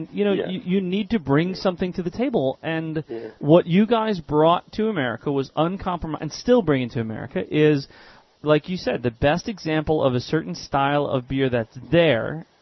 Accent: United States; I'm an American.

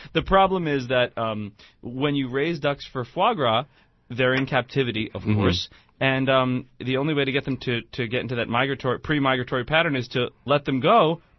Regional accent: New Jersey, United States; which, while oddly, it's increasing in Ireland, where I come from, or where my family come from. I come from New Jersey.

